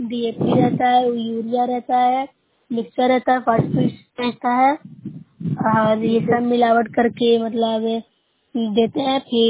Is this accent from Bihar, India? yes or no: yes; Bihar, India